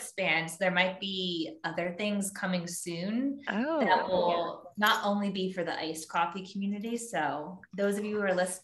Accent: Philadelphia, Pennsylvania, United States; I had the Philly half marathon still to run, but that was just purely to run it because it's in my hometown.

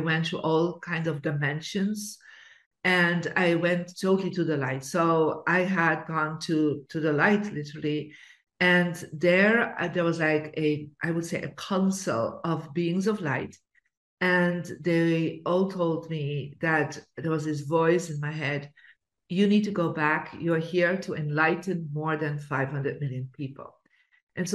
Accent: Bruges, Flanders, Belgium; I was born in Belgium in a beautiful city called Bruges that is world renowned. For the beauty, and they call it the Venice of the North. So you think about Venice, but in a smaller version. And so I grew up in a lower middle class family

